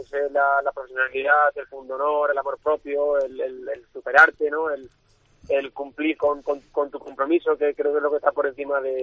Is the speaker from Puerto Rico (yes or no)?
no; Badajoz, Extremadura, Spain; volver a mi tierra, bueno, pues también quería que fuera algo especial, ¿no? La feria en sí, como habéis visto, pues tampoco reúne un gran número de corridas en comparación con lo que era antes la feria de Badajoz